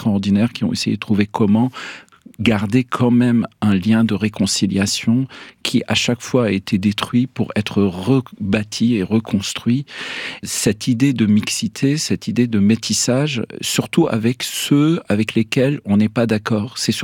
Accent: Quebec, Canada; En plus, je viens du Québec, hein

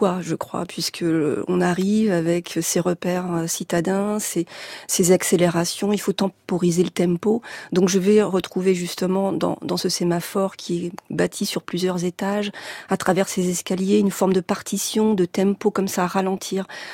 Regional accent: Rennes, Brittany, France; Bien que mes origines soient bretonnes, nord-finistériennes, malgré tout, je suis née et j'ai grandi à Rennes, donc dans une autre Bretagne.

